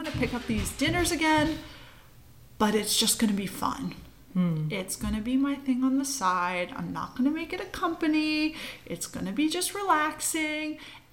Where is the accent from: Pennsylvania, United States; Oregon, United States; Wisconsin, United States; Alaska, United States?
Pennsylvania, United States; Philadelphia; moved away as an adult; also born or lived in New York; now in Amsterdam, Netherlands; I'm originally from Philadelphia, from Philly to New York, from New York to Amsterdam.